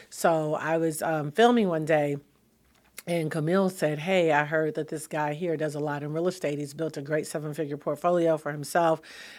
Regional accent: Detroit, Michigan, United States; Yeah. So I'm originally from Detroit. So it's so cool to be back home all the time.

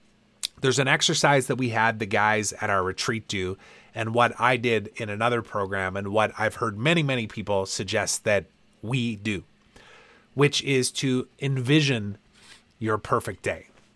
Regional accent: Canada; like winning the Stanley Cup as a young hockey player growing up in Canada.

